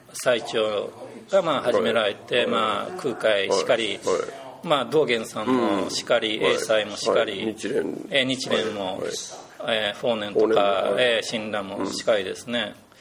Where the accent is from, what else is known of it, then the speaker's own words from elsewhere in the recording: Kyoto, Japan; やっぱり京都で生まれたのでもう近くに神社とかがたくさんありました。